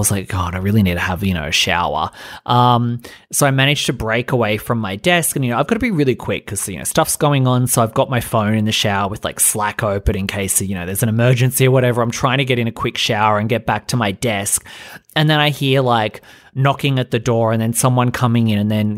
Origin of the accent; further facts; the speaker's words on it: Australia; I'm Australian.